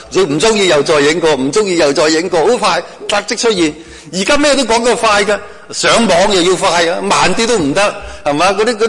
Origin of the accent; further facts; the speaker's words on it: China; 其实我们中国人呢很喜欢用人生这两个字呢就写很多文章